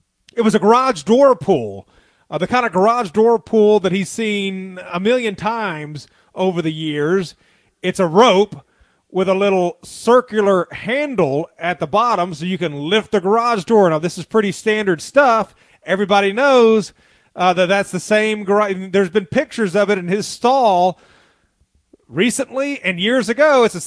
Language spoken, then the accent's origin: English; Southern United States, United States; Listen, I'm a Southerner. I've never watched a single second of NASCAR.